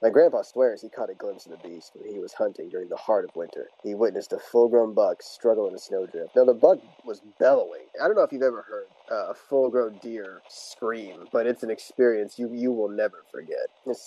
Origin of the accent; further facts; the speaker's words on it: North Dakota, United States; I grew up in North Dakota. I mean, I don't know if you know anything about North Dakota, but the winters, they can be brutal and long.